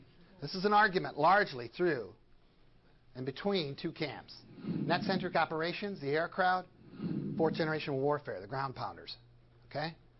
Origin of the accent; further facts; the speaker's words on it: Boscobel, Wisconsin, United States; I grew up in Boscobel, Wisconsin in the 1960s. There were two types of people there, German and Dutch.